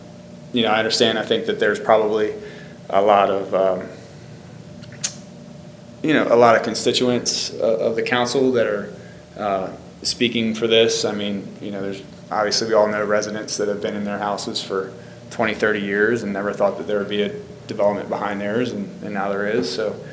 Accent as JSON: {"language": "English", "country": "United States", "tie": "born or raised there", "said": "I mean, I'm from Lewis and have lived here my whole life, so I understand the spirit of this ordinance."}